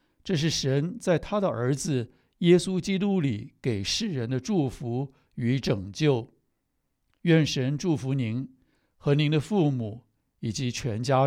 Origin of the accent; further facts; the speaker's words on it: China; 是的，我是个中国人，我本来是儒家思想的跟随者，小时候我母亲也去过庙里